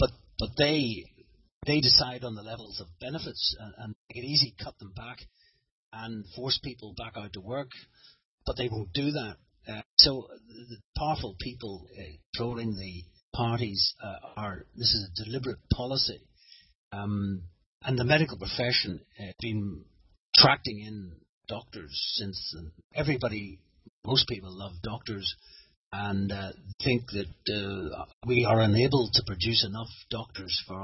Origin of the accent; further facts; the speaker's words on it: Northern Ireland, United Kingdom; I was brought up in Ulster, rarely ever met Scotsman, let alone a Frenchman, let alone a Romanian.